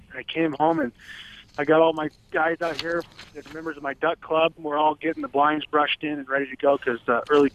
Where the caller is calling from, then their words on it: Colorado, United States; I am actually back in Weld County now.